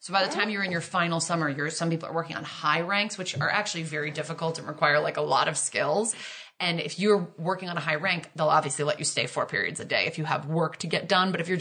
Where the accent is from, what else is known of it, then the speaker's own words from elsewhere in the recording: Connecticut, United States; And like when I was 13 from Connecticut, I wasn't really meeting a lot of people from other countries.